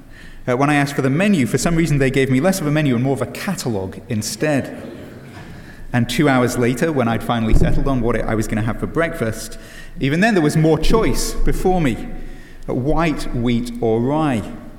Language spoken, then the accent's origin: English; England, United Kingdom; accent: British; now in United States; As an Englishman, I could emphasize my British accent.